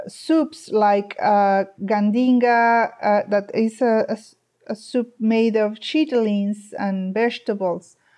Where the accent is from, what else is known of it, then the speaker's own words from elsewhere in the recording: Veracruz, Mexico; English is a second language; And I said, no, we are from Veracruz, just that.